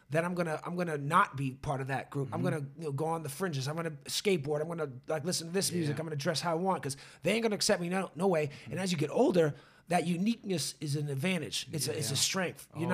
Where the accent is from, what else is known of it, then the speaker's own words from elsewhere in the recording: Boston, Massachusetts, United States; I mean, I'm from Boston. Chelsea's right there, you know?